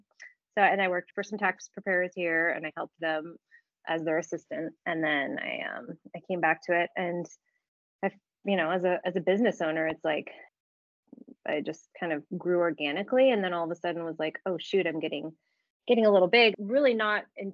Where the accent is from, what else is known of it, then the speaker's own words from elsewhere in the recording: Santa Barbara, California, United States; No, okay, I'm from Santa Barbara.